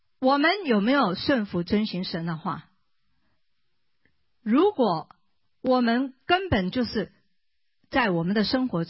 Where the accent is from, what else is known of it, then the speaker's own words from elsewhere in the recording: China; 尤其我们中国人，面子，面子问题